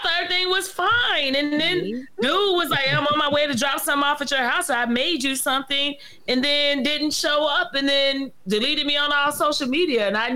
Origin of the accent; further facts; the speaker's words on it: Chicago, Illinois, United States; Let me tell you something. I'm from Chicago. Bus come by this bus stop every 5 minutes.